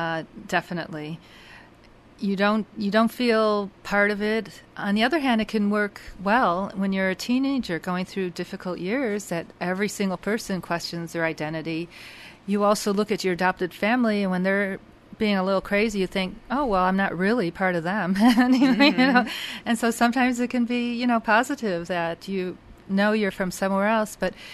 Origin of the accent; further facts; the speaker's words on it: Illinois, United States; I was raised in the northern suburbs of Chicago, and my high school and grade schools were all white American children, and I was always a little darker and more exotic looking. And I was raised in a Jewish family